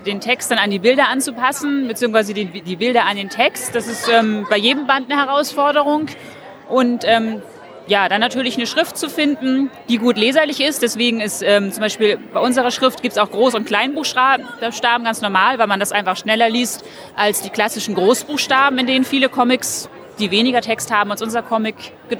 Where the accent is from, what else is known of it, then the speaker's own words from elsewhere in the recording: Baden-Württemberg, Germany; wir kommen halt auch aus Baden-Württemberg.